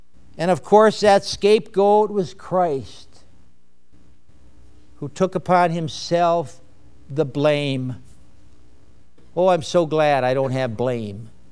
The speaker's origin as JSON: {"language": "English", "town": "Chicago", "region": "Illinois", "country": "United States", "tie": "born there", "said": "I never said that up north. I was born in Chicago. Chicagoans don't say that."}